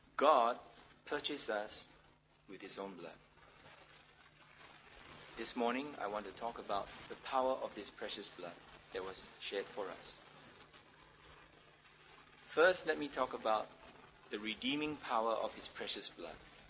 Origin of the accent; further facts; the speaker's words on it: Singapore; When I told him I was from Singapore